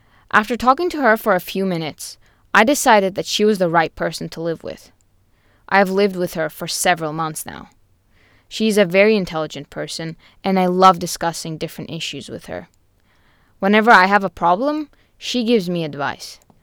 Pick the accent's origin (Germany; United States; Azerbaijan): Azerbaijan; now in Edinburgh, United Kingdom; from Azerbaijan. At the moment, I'm an exchange student at Edinburgh University in the UK.